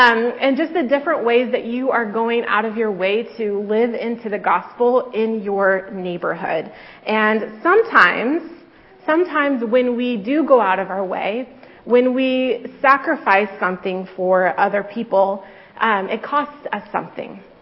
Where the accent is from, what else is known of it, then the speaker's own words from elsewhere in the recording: Eugene, Oregon, United States; born there; now in Corvallis, United States; even though I'm in Beaver Country now, I was born in Eugene.